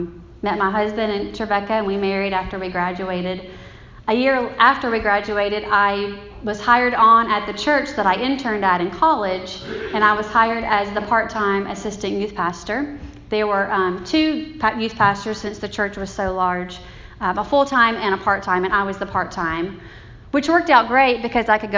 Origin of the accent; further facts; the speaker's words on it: Selma, Alabama, United States; I grew up in Selma, Alabama. You probably have heard of it. There's a lot of history there. I grew up there, was born and raised in a small Nazarene church.